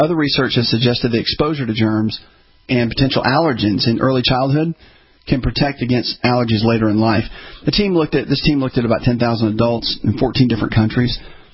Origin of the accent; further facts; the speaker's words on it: Tennessee, United States; I grew up in Tennessee. Everybody drank milk, right?